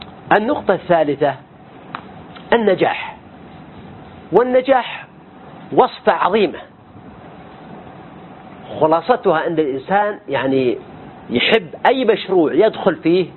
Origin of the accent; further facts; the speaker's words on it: Mecca, Makkah Province, Saudi Arabia; فلما قلت أنا من مكة